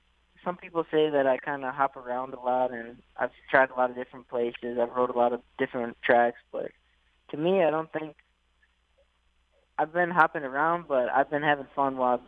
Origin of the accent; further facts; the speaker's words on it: Minnesota, United States; I grew up playing sports. I grew up in Minnesota. Just a little background on me. My father, he was born and raised in Peru, and he came here when he was 19 years old to America.